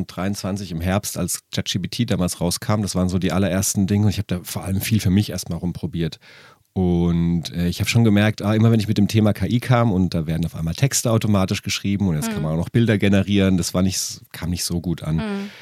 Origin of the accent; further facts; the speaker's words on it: Baden-Württemberg, Germany; now in Munich, Germany; ich komme wie gesagt aus dem Schwarzwald und ich bin zum Filmregiestudium hier nach München gekommen